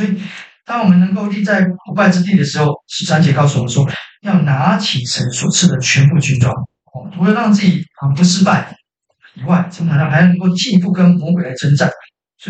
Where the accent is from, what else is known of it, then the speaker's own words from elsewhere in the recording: Taiwan; 一人吐个口水，我们台湾人就被淹死